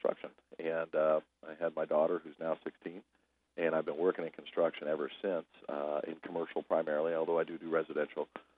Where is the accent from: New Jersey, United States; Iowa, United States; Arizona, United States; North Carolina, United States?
Arizona, United States; Phoenix; Phoenix. Went to high school, got out of high school, joined the Army.